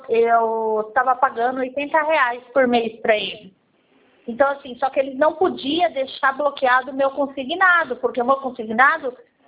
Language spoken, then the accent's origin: Portuguese; Atibaia, São Paulo, Brazil; eu sou de Atibaia.